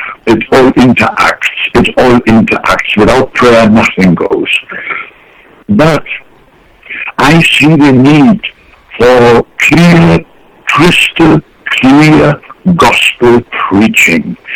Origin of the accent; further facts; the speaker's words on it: Germany; English is a second language; also born or lived in Frankfurt; now in United States; Yes, my ministry, my background is German. I'm an American citizen in the meantime. I love America. I lived in Frankfurt in Germany at that time.